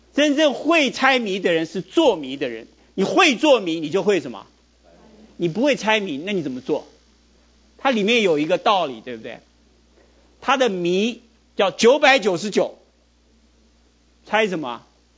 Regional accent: Taiwan; 但是我们在台湾长大的人哈，我觉得真的是这样

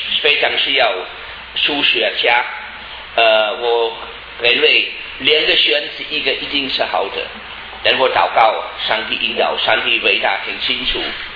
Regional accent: Germany; born there; Chinese is a second language; 我出生在德国一个很小的城市，大概五千人口，得有城市的权利，是1000多老的城市。

